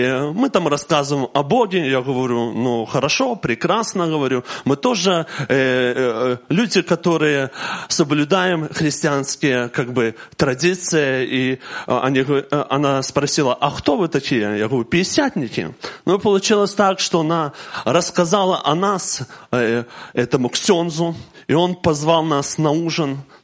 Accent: Belarus; moved away as an adult; now in Lithuania; я уеду с Беларуси. Знаете, в Литву я попал совсем случайно, просто поехал помолиться. Помолиться, это мне было 26 лет

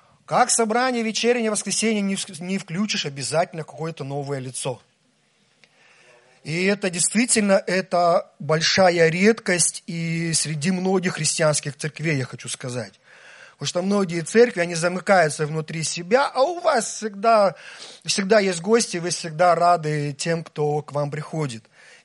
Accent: Almaty, Kazakhstan; Я из Алматы, Казахстан.

